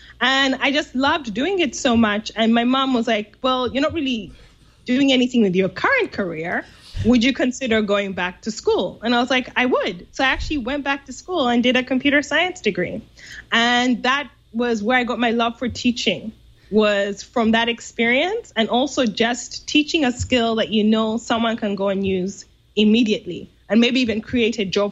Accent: London, United Kingdom; also born or lived in Geneva; I'm from Uganda, and I grew up in London and Geneva

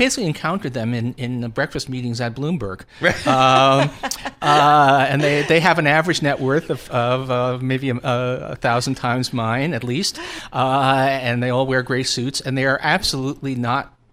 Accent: Long Island, New York, United States; I'm a bull, and you know I grew up on Long Island.

